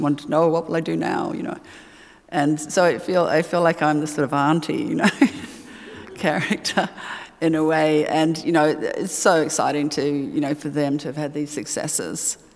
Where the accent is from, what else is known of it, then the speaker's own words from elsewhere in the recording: New Zealand; You know, I'm a New Zealander and we don't take compliments.